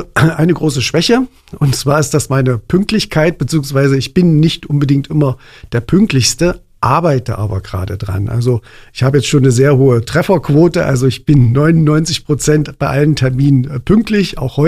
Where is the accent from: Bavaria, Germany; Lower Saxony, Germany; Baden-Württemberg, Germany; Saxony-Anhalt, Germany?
Saxony-Anhalt, Germany; Aschersleben; Ich bin 1970 in Aschersleben im damaligen Kreiskrankenhaus zur Welt gekommen, habe hier meine Kindheit und Jugend verbracht